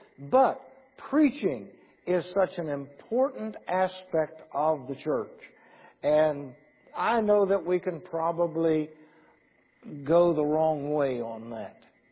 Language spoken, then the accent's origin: English; West Virginia, United States; I am from West Virginia.